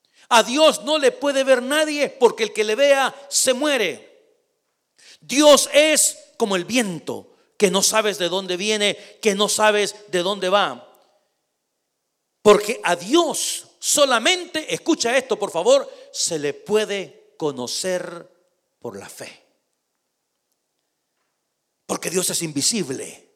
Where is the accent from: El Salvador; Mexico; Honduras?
El Salvador; allá en mi rancho, ¿verdad? En mi país, en El Salvador